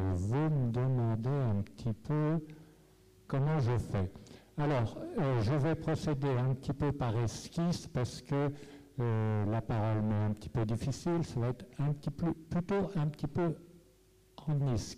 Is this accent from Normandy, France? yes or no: yes; Montivilliers, Normandy, France; Je suis de Montvilliers, je suis généraliste à quelques kilomètres.